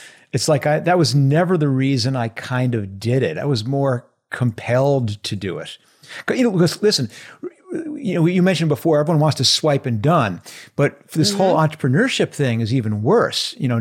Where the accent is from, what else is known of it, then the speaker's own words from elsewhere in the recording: New York, United States; Well, I grew up outside of New York City. I mean, I grew up in a little place about 40 miles where everyone in the city considered, that's upstate, that's the country.